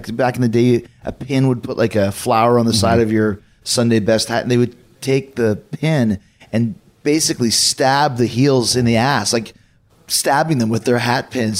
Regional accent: Winnipeg, Manitoba, Canada; I grew up in Winnipeg

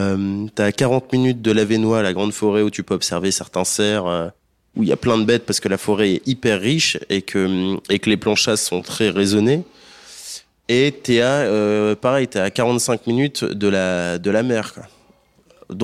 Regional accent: Hauts-de-France, France; Je suis flamand et donc j'ai grandi dans les monts des Flandres. Les monts des Flandres, c'est quand même assez sauvage.

